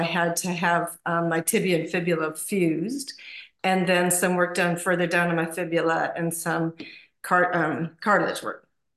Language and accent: English; United States; now in New Zealand; So I was born in the States and I live in New Zealand now.